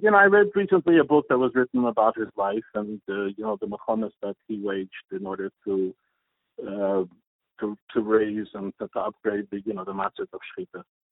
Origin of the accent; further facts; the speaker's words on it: Pittsburgh, Pennsylvania, United States; I'm not actually from Mexico City. I just happen to be in Mexico, not in Mexico City at the moment. I'm from Pittsburgh